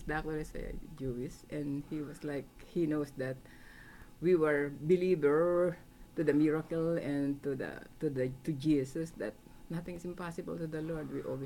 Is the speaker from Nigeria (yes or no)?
no; Philippines; half of the world that I come, I'm from the Philippines. And I didn't get married there.